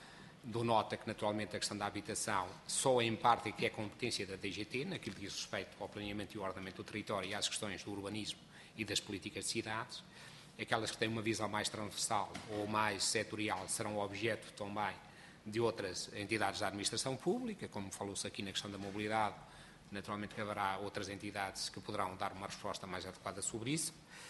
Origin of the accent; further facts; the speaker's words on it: Portugal; como português, acima de tudo